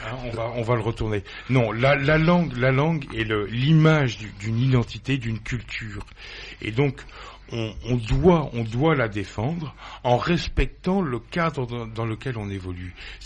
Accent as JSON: {"language": "French", "region": "Brittany", "country": "France", "said": "quand on dit qu'on est Breton et qu'on est à l'étranger, qu'on rencontre un Breton à l'étranger"}